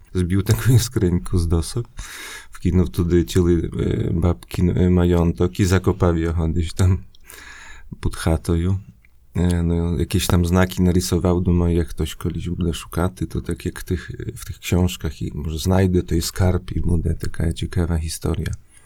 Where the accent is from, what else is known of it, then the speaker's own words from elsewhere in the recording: Koszyle, Podlaskie Voivodeship, Poland; bo ja pochodzę z wioski Koszylie, to jest w gminie Worla, niedaleko Bielska Podlaskiego.